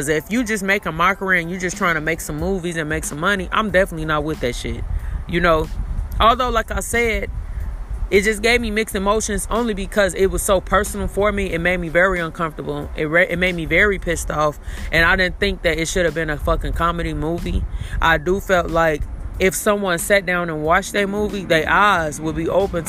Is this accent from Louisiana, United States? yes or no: no; Gary, Indiana, United States; Majority of my family is from Chicago, but I never grew up in Chicago. So, but I grew up in Gary.